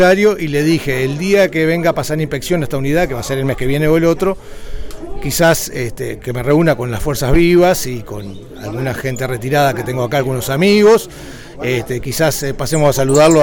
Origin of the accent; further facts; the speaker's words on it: Las Piedras, Canelones, Uruguay; yo nací en Las Piedras. Yo soy oriundo de Canelones. Mi padre es nacido en Tacuarembó.